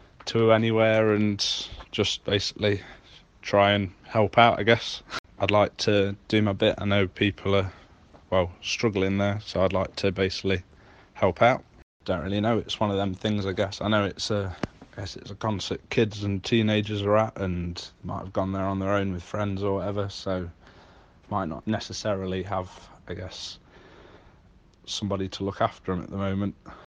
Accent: Nottingham, East Midlands, United Kingdom; from Nottingham.

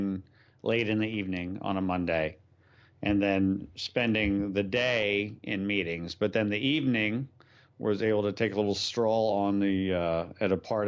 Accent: New Jersey, United States; You know, I'm from New Jersey, Brian, and all New Jersey does is get slammed in popular culture.

